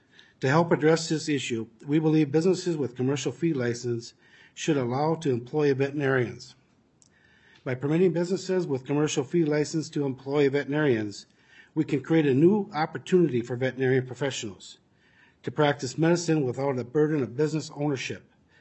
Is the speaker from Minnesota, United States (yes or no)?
yes; Perham, Minnesota, United States; I'm from Perham, Minnesota.